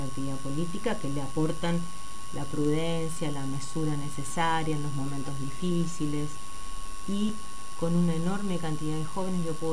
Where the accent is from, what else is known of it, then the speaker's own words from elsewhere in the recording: Esquina, Corrientes, Argentina; Yo soy de Esquina.